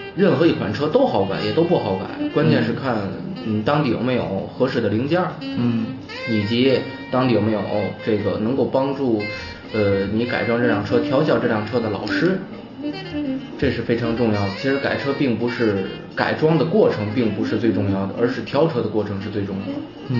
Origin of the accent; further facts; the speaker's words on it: Tianjin, China; Hello， 大家好，我是来自天津的